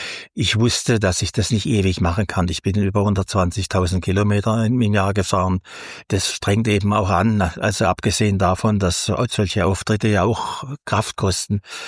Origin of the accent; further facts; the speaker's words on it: Freiburg, Baden-Württemberg, Germany; Aber ich bin Freiburger, sie ist ja auch Freiburger. Wir standen beide aus Saviere und wir sind selber ja groß geworden hier